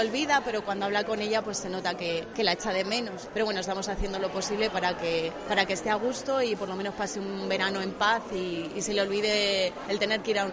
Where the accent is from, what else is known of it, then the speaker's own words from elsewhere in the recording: Campo de Criptana, Castilla-La Mancha, Spain; somos de Campo de Cristana, estamos un poquito lejos de Ciudad Real.